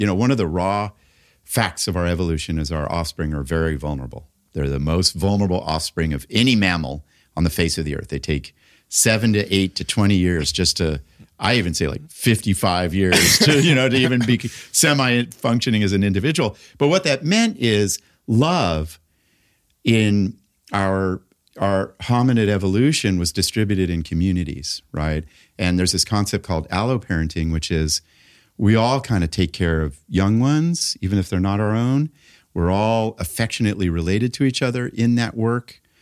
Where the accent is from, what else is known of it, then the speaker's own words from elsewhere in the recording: Los Angeles, California, United States; I grew up in Laurel Canyon in the late 60s, right. Very wild place.